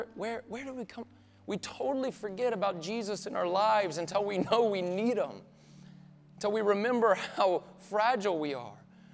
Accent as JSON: {"language": "English", "region": "the South", "country": "United States", "tie": "born or raised there", "said": "I grew up in the South. My parents are Christian."}